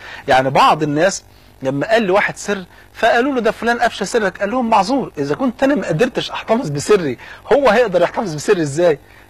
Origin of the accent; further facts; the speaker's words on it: Egypt; زي ما بيقولوا كده المثل البلدي اللي عندنا في مصر